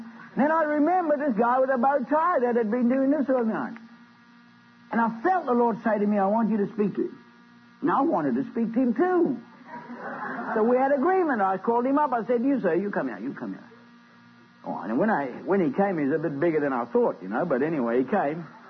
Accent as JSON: {"language": "English", "region": "Scotland", "country": "United Kingdom", "said": "And I'm Scottish, and I have to hold back too, you know."}